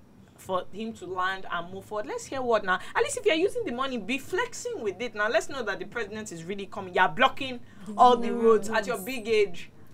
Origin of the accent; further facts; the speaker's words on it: United Kingdom; Anyway, I keep saying this thing, and these are the kind of things that always remind me that I'm actually British, and I'm not from this country.